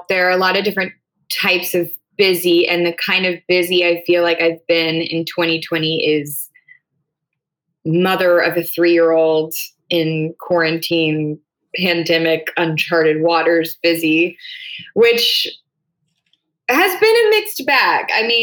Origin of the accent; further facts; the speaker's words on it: North Carolina, United States; I'm from North Carolina, and so they're Braves people